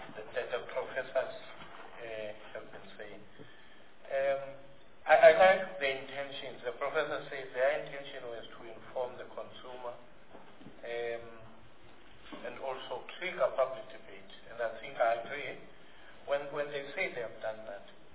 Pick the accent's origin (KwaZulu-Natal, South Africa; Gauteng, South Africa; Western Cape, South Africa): KwaZulu-Natal, South Africa; I'm from KwaZulu-Natal. I shop in Kosi, and I know they're in Belgium.